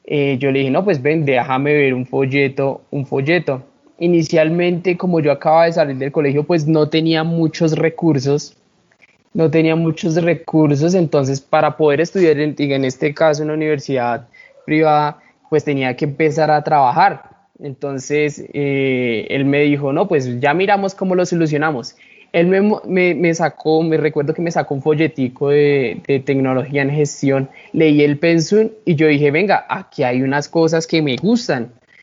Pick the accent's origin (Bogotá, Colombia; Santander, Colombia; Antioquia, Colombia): Bogotá, Colombia; Mis papás, los dos son oriundos de allá. Yo sí nací acá en Bogotá, tengo una hermana, los dos somos 100% bogotanos.